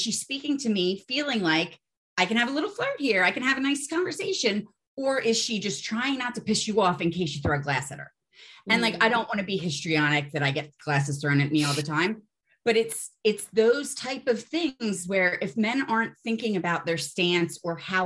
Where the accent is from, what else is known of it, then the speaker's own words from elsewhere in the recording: Philadelphia, Pennsylvania, United States; moved away; I grew up quite poor in Philly. And when you're here, everybody thinks that you're richer and smarter and more cultured than you actually are because you're an expat.